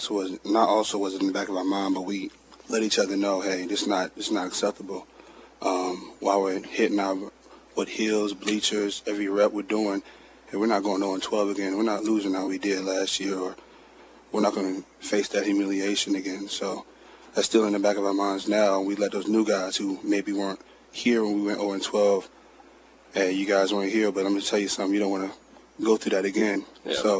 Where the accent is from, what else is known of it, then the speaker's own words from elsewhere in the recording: Texas, United States; growing up in Texas, you know, you're seeing schools like that.